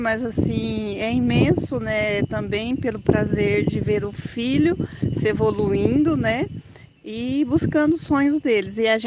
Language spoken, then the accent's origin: Portuguese; São Paulo, Brazil; sou do estado de São Paulo, moro na cidade de Tarumã.